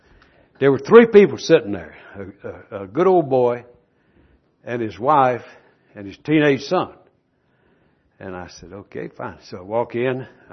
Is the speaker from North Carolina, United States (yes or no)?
yes; North Carolina, United States; from North Carolina. Glad to meet you.